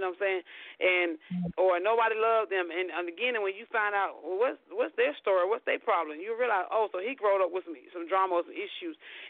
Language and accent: English; Elster, South Carolina, United States; I had a 16-year-old who was 9 months pregnant from South Carolina, Elster, South Carolina, my hometown.